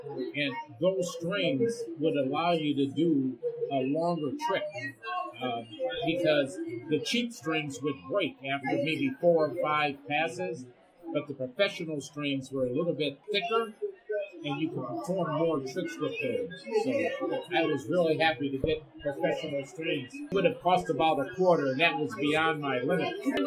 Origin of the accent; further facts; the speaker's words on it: Saint Paul, Minnesota, United States; I was born and raised in the Rondo neighborhood